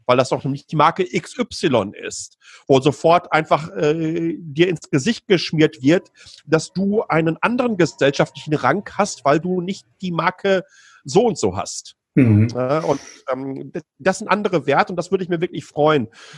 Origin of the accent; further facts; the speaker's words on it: North Rhine-Westphalia, Germany; ich komme aus dem Ruhrgebiet, ich habe noch Fotos vom Hauerbrief meines Großvaters, den er in den 50er Jahren bekommen hat